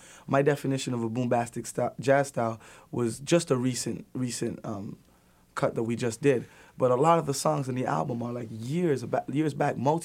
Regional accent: Jamaica; Plus, I'm from Jamaica. You know, I could talk potwap on the microphone

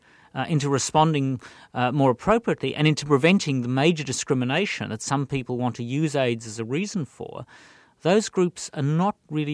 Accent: Australia; accent: Australian; as an Australian, which I guess people could tell from the accent, I'm not American.

